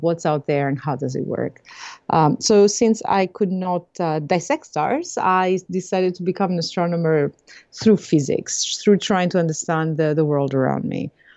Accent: Greece; now in Cambridge, United States; I was born and raised in Greece. And by means of many, many different places, I ended up in Cambridge, Massachusetts.

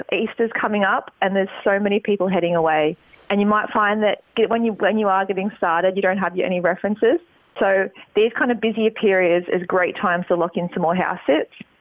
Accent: Australia; So I'm from Australia and Jay's from New Zealand. So my parents live here, so I have a few bits and pieces here, so it's a bit of a home base

